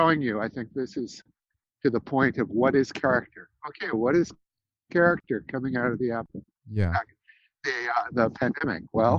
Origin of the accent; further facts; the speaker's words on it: United States; moved away as an adult; now in United Kingdom; Because, as you know, I'm originally an American, but I've lived in the United Kingdom for a few years